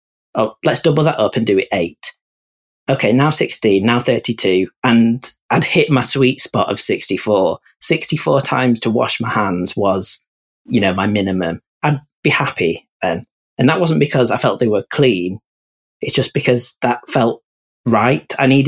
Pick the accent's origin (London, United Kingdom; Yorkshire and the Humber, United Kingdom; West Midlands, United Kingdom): Yorkshire and the Humber, United Kingdom; I could talk about being gay and growing up in the Yorkshire Dales, how that affected my mental health.